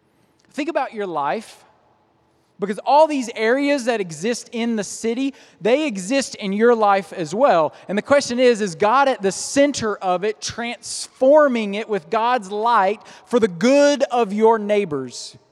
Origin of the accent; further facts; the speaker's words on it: Appalachia, United States; moved away as an adult; I'm from Appalachia, so all I ever understood about money was that it always went out of our hometown. It never stayed in, and I'm part of the brain drain. I mean, I left at 18 and got out because there weren't opportunities there.